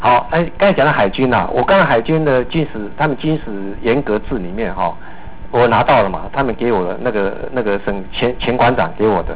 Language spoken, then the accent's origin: Chinese; Taiwan; 那我就跟他讲，我从台湾过来的，很远很远很远